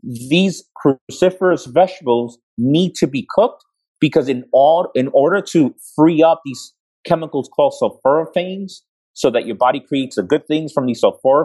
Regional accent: New York, United States; I'm such a New Yorker.

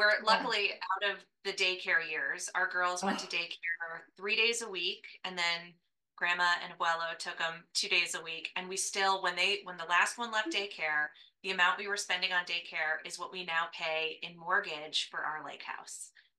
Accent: Minnesota, United States; also born or lived in San Francisco; now in Chicago, United States; No, I was born in San Francisco, raised in Minnesota, nice. And then hopped all around.

